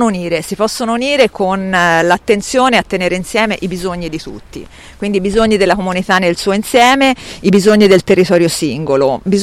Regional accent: Tuscany, Italy; Io vengo dal territorio della Fiana, che è un territorio periferico senza una città

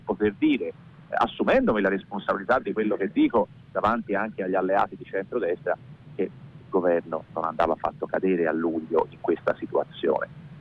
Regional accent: Prato, Tuscany, Italy; io sono toscano, sono pratese

